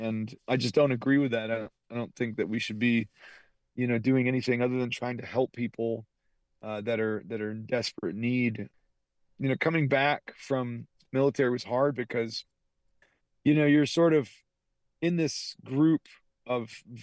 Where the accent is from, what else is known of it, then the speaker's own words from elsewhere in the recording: Athens, Georgia, United States; I really love Porch Fest because I grew up in the Athens area, more or less, and it's always been, you know, a music city to me.